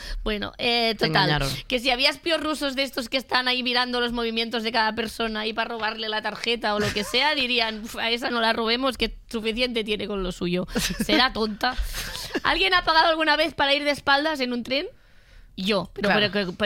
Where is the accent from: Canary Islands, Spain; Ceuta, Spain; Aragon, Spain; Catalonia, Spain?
Catalonia, Spain; como persona catalana esto me